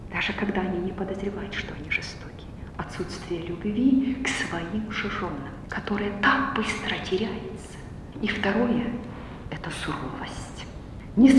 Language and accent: Russian; Germany; Russian is a second language; Я из Германии, поэтому я вам скажу, как переводится супружеская жизнь или семейная жизнь по-немецки.